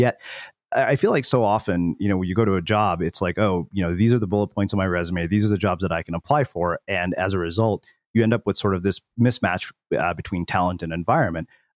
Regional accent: India; I was like, I'm Indian. Of course I think that.

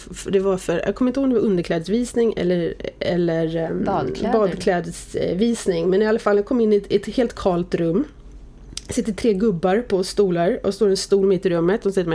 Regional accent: Oxelösund, Södermanland, Sweden; Ja, jag är född och uppvuxen i Oxelösund, som ligger utanför Nyköping.

